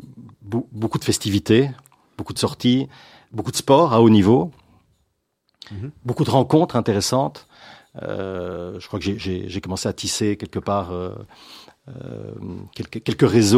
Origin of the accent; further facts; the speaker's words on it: Etterbeek, Brussels-Capital Region, Belgium; Oui, je suis belge, bruxellois, né à Etterbeek.